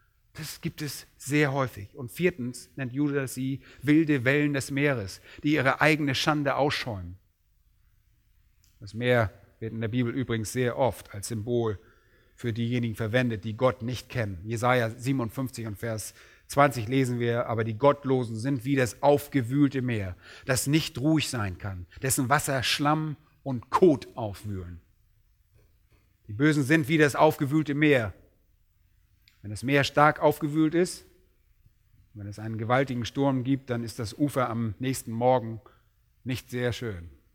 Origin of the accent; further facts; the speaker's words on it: Berlin, Germany; Und als Berliner sind wir nicht gerade so landwirtschaftlich geprägt.